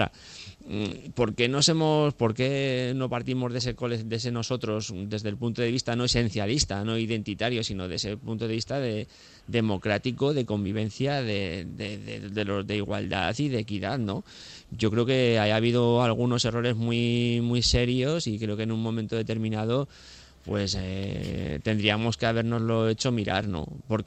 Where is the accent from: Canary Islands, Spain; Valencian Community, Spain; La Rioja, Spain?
La Rioja, Spain; Me siento español, obviamente, me siento más riojano